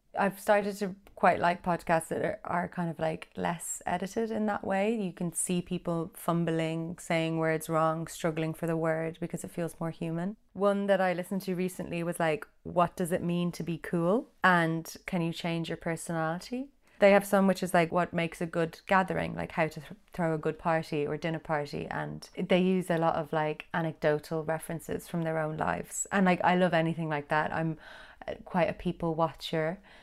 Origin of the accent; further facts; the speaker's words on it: Ireland; I'm an Irish artist.